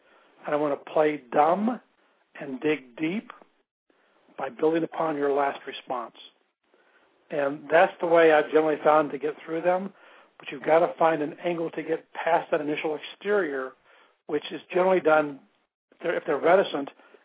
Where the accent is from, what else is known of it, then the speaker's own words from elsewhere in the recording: Cleveland, Ohio, United States; You know I'm from Cleveland, which is, I don't know, positive or negative, but you know I'm from Cleveland, and I like Texans.